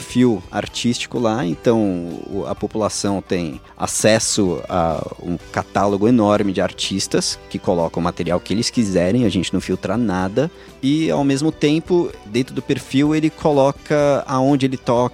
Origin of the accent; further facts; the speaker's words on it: Minas Gerais, Brazil; Eu sou mineiro e eu puxo R por Minas Gerais e pela Califórnia também.